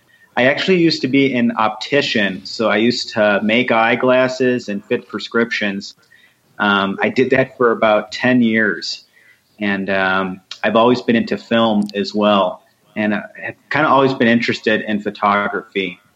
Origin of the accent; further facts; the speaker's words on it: Chicago, Illinois, United States; born there; now in New Mexico, United States; Oh, I was born in Chicago, by the way. So I'm also from the Midwest.